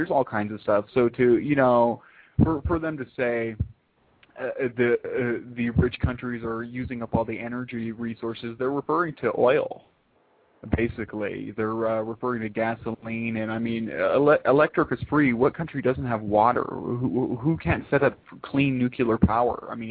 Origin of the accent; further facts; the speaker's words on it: San Diego, California, United States; I was raised in San Diego, and everybody's Catholic down there, pretty much.